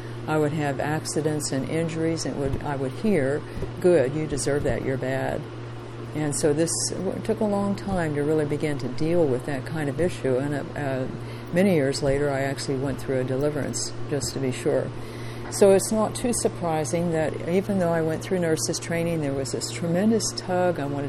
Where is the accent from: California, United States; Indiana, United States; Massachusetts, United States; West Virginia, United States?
West Virginia, United States; West Union; I was raised in West Virginia and stayed there for probably about 17, 18 years.